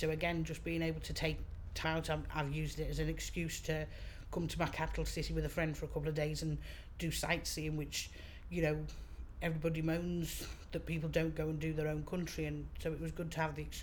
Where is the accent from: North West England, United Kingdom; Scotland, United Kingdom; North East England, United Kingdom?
North West England, United Kingdom; Liverpool; accent: Liverpool; I mean, growing up in Liverpool, you didn't really, I suppose when you're growing up, you just accept where it is that you are.